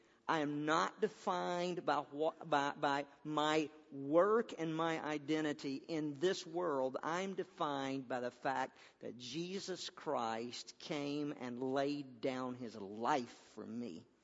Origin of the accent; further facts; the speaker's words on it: Chicago, Illinois, United States; Well, we're from Chicago.